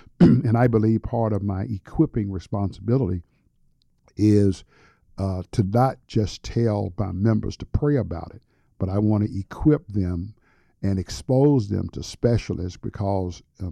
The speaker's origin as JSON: {"language": "English", "town": "Birmingham", "region": "Alabama", "country": "United States", "tie": "born or raised there", "said": "my childhood experience growing up in Birmingham with the bombings there, and of course, growing up in segregation and some experiences that I had in integrating my high school in Birmingham"}